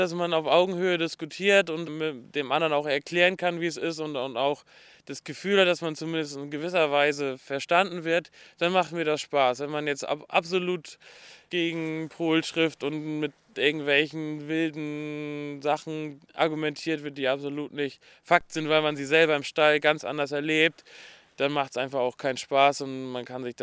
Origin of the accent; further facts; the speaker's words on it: Schleswig-Holstein, Germany; Ich bin hier auf dem Bauernhof aufgewachsen